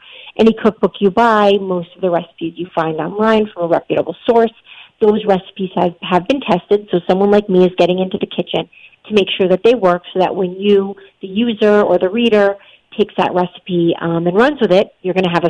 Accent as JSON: {"language": "English", "region": "Rhode Island", "country": "United States", "tie": "born or raised there", "also_born_or_lived": "Italy", "said": "Yeah, so like you mentioned, I grew up in Rhode Island. A little bit farther back, I was actually born in Italy. My mother is an Italian immigrant. I have an American father."}